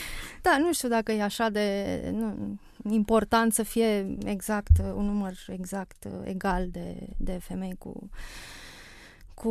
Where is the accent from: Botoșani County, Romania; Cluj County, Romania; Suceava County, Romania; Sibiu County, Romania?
Sibiu County, Romania; Sibiu; born there; now in Bucharest, Romania; Și că sunt femeie și că m-am născut la Sibiu și că am trăit 14 ani în perioada comunistă și că apoi a venit libertatea, tranziția, democrația, că am venit la București, că lucrez la radio